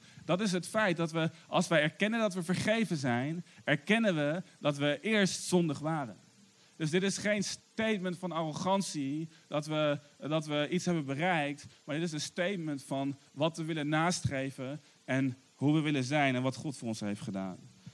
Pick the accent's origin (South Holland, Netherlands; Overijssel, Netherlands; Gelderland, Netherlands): Gelderland, Netherlands; Arnhem; We hebben daar een C3-kerk in Arnhem. Daar ben ik opgegroeid.